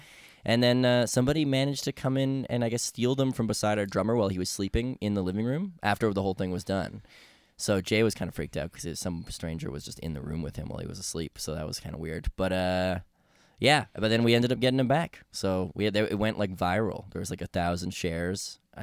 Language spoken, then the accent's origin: English; Edmonton, Alberta, Canada; now in Montreal, Canada; I'm originally from Edmonton, Alberta, and as is Josh, our guitar player in the band right now